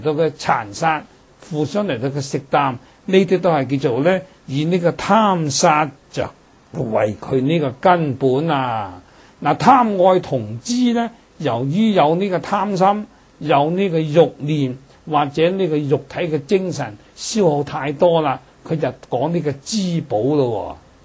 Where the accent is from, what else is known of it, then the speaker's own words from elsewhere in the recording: Guangdong, China; 尤其是我哋廣東人啊，係最興啦，講就煲湯啊，